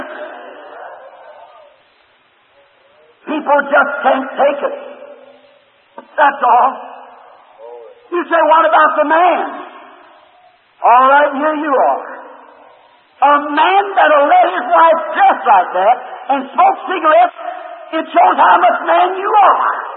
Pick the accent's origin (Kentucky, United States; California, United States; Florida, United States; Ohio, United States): Kentucky, United States; born or raised there